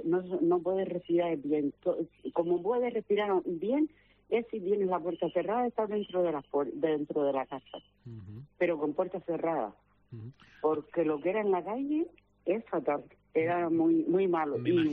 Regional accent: Tasarte, Canary Islands, Spain; yo soy de Tasarte, pero fuimos a Beneguera

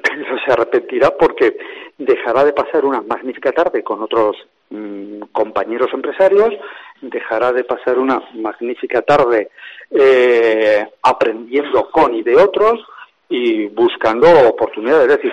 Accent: Pamplona, Navarre, Spain; born there; yo lo digo desde Pamplona, porque estoy en Pamplona, porque nací en Pamplona

